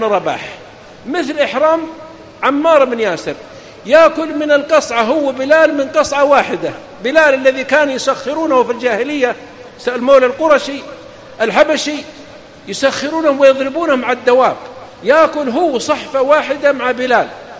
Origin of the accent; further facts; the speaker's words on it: Saudi Arabia; اعتزل الوزارة عندنا في السعودية من 50 سنة